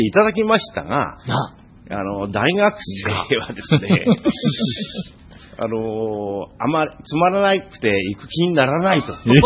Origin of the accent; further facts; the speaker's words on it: Numazu, Shizuoka, Japan; 私はですね、原で生まれて、原で育って、今現在にございます。